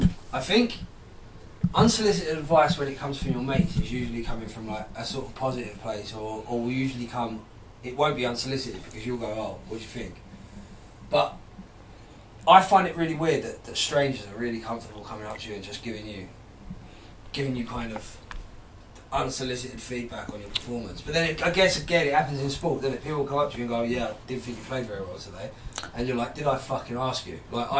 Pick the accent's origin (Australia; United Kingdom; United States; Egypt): United Kingdom; Enfield, London; In my part of North London, in Enfield, there was a lot of Greeks, a lot of Turks.